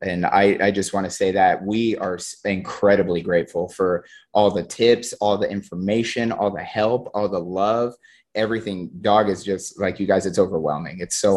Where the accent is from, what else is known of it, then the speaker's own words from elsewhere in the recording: Colorado, United States; people from, like, we're from Colorado.